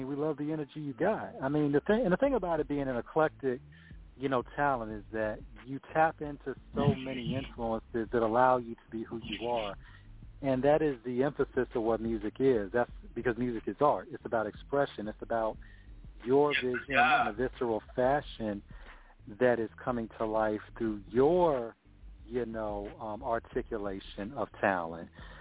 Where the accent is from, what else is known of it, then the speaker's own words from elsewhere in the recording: Virginia, United States; also born or lived in Kingston, North Carolina; I'm from Virginia and Kingston, North Carolina.